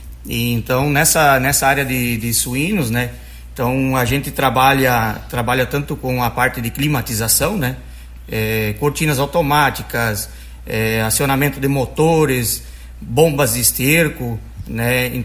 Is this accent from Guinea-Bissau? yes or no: no; Palmitos, Santa Catarina, Brazil; Eu sou natural de Palmitos, né? Nasci na linha Lambari Palmitos. … E hoje, desde 2010 que a gente saiu da agricultura e está trabalhando na cidade.